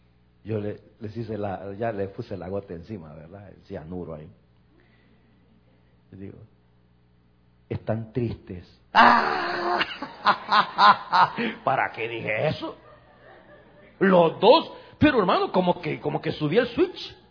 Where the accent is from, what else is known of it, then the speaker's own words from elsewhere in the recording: El Salvador; now in United States; hace muchísimos años, muchos años atrás, estábamos en mi país, en El Salvador, y mi mamá se vino para Estados Unidos.